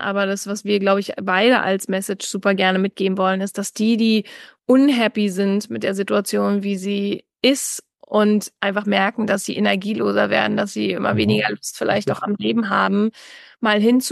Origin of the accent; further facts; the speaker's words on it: East Germany, Germany; Ich komme aus Ostdeutschland